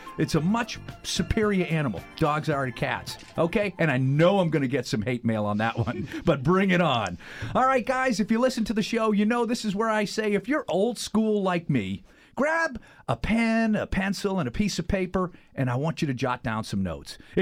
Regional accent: United States; But I'm proud to be an American. And beyond the fact that I'm an American, I'm a veteran.

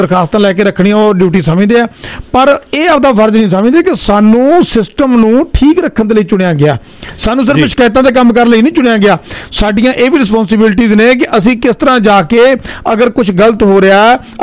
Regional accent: Khara, Punjab, India; ਮੈਂ ਤੁਹਾਨੂੰ ਫਰੀਦਕੋਟ ਦੱਸ ਦਿੰਦਾ ਜਿਹੜੀ ਮੇਰੇ ਕੋਲ ਜਾਣਕਾਰੀ ਕਿਉਂਕਿ ਮੇਰਾ ਪਿੰਡ ਖਾਰਾ

